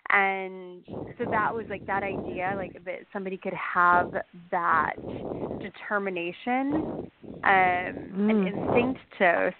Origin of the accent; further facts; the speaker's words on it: Massachusetts, United States; because she grew up in Maine, I grew up in Massachusetts, and I wasn't outdoorsy at all.